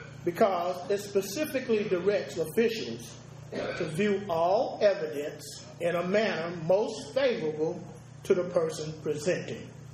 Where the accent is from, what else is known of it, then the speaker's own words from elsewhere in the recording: United States; I'm from Greene County.